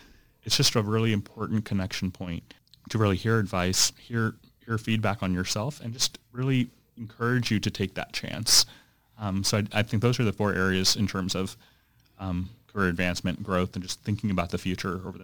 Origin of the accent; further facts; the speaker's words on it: St. Louis, Missouri, United States; I did. I grew up in St. Louis, Missouri. So born and raised in St. Louis.